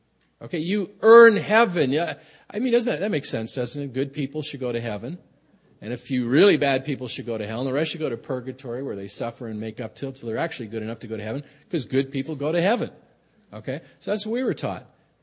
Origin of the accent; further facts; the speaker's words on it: San Francisco, California, United States; I was taught this as a young Catholic growing up in San Francisco at St. Monica's Grammar School.